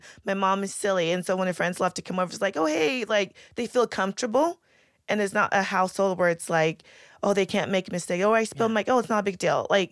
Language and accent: English; Ghana; so I'm from Ghana, and so the culture is so different.